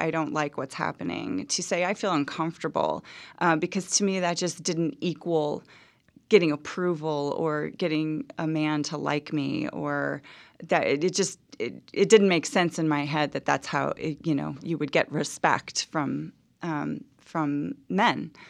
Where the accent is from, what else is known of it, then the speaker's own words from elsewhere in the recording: New Orleans, Louisiana, United States; I grew up in New Orleans, which is an alcohol culture. So that was just always around.